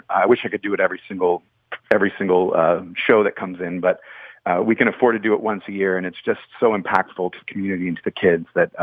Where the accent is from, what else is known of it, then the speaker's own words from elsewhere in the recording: Erie, Pennsylvania, United States; I grew up in Erie, Pennsylvania, so bars in the middle of the block are just my kind of thing.